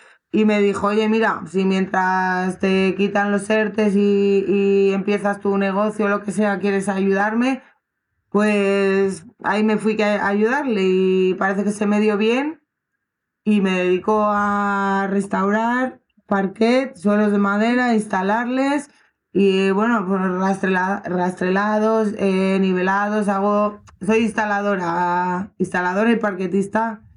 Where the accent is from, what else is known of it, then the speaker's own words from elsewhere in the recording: Burgos, Castile and León, Spain; somos de Burgos, de Lerma. Bueno, yo soy de Burgos, pero la empresa está en Lerma.